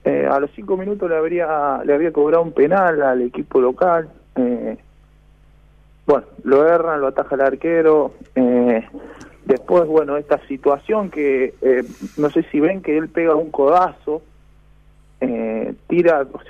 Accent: Corral de Bustos, Córdoba, Argentina; yo vivo en un pueblito que no soy de Casilda, soy de Corral de Bustos, Córdoba.

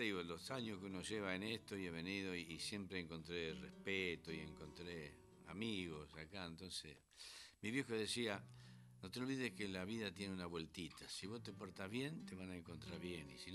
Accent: Temperley, Buenos Aires Province, Argentina; also born or lived in Vicente López; pero después me crié en el barrio San José de Temperley.

